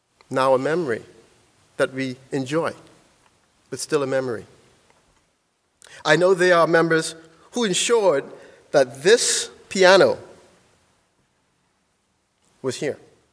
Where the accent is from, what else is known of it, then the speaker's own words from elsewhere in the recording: Bahamas; growing up in the Bahamas